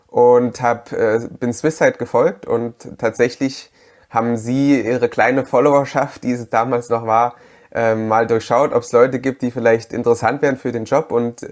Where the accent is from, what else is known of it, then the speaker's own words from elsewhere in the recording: Halle, Saxony-Anhalt, Germany; also born or lived in Dresden; ganz ursprünglich komme ich aus Halle an der Saale, bin aber zum Studium nach Dresden gegangen und habe dort dann ja quasi ab dem Studium ungefähr 8 Jahre verbracht und an der Technischen Universität Mechatronik studiert.